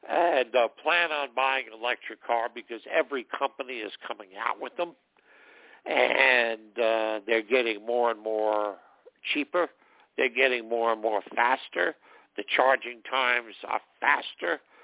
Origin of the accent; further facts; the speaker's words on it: New York, United States; You know, I come from New York, so everything's almost the same.